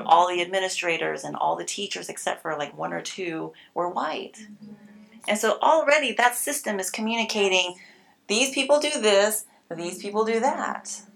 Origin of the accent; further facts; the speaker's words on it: Houston, Texas, United States; I was like, no, I'm from Houston. I was born and raised here.